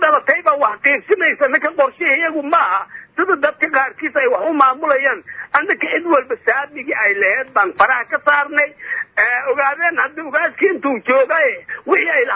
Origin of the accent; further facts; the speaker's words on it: Bakool, Somalia; anigu laftayda Bakool baan ka soo jeedaa